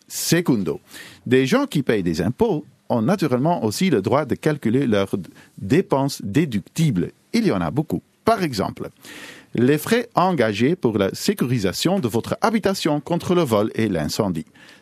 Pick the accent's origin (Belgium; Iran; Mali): Belgium; Flanders; Moi je suis un Flamand. Un vrai. Moi, je ne fais pas semblant.